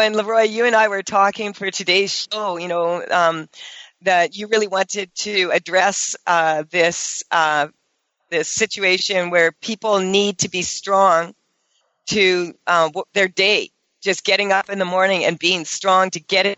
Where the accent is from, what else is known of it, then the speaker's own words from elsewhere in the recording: Canada; as a Canadian